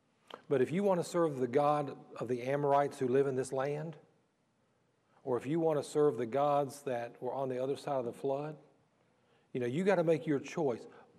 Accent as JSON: {"language": "English", "town": "Vinton", "country": "United States", "tie": "born or raised there", "said": "I grew up in Vinton in a subdivision that had about 65 homes in it."}